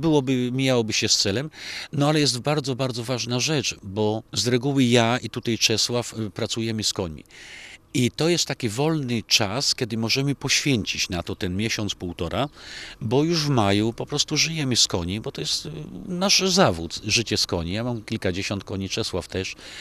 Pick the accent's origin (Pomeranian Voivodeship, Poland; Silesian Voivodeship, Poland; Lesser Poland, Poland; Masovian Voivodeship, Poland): Masovian Voivodeship, Poland; Mława; mąż właścicielki stajni Tarpan, jestem z Mławy